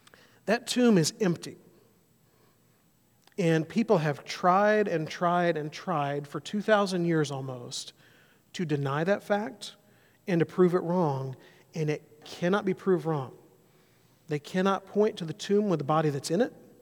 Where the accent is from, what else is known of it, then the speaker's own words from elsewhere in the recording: Mobile, Alabama, United States; I grew up in Mobile, Alabama. We were a 2.5-hour drive from New Orleans.